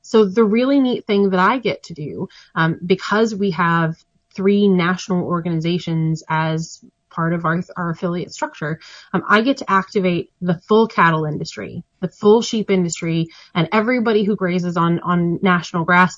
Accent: Wyoming, United States; So I'm from Wyoming, a state where animals vastly outnumber people. So growing up in Wyoming, was really fortunate to grow up in the midst of a massive agricultural community.

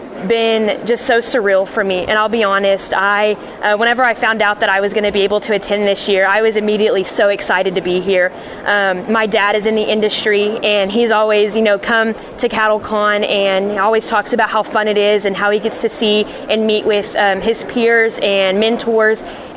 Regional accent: Stephenville, Texas, United States; I'm from Stephenville.

